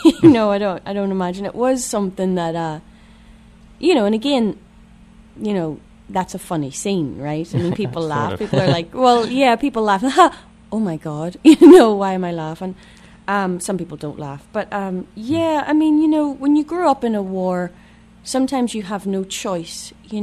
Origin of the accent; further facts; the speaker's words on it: Ireland; Well, as an Irish person, it sort of comes naturally